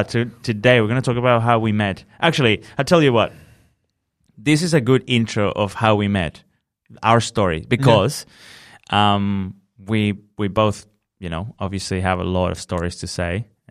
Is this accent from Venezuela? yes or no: yes; Venezuela; now in Australia; Where are you from, man? And I was like, Venezuela.